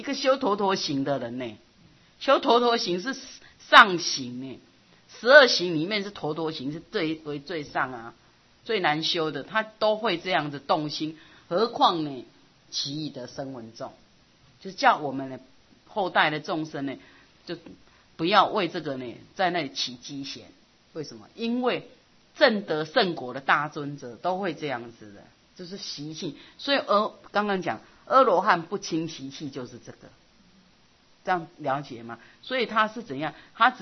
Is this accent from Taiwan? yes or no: yes; Taiwan; 我们台湾人就是你搞我几年嘛，不要紧，那种心态啊。